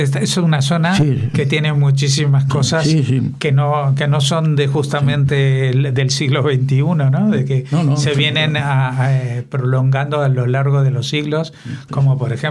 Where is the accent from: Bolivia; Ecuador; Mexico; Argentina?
Argentina; yo, como vengo de Argentina, un poquito recuerdo